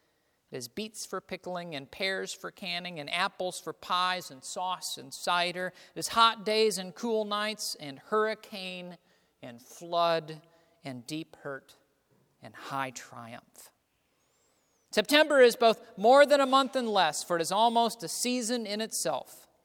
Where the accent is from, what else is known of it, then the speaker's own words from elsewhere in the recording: Texas, United States; One of the pools where I grew up in Texas, it had that standard shallow end and deep end to it